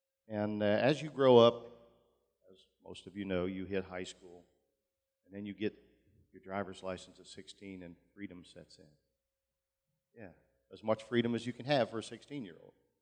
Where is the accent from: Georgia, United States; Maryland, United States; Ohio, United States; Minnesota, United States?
Ohio, United States; Zanesville; I was born in Zanesville way back in February of 1960 to … both of Zanesville, and they still reside in Zanesville.